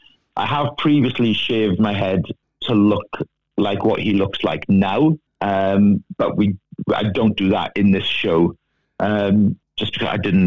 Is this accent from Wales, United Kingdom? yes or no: yes; Port Talbot, Wales, United Kingdom; now in Blackpool, United Kingdom; Yeah, born and bred in South Wales, Port Talbot.